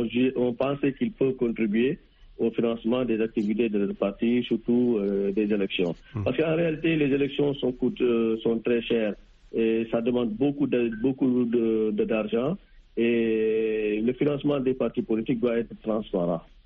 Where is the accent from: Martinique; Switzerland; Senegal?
Senegal; moi, en tant que Sénégalais qui ne suis membre d'aucun parti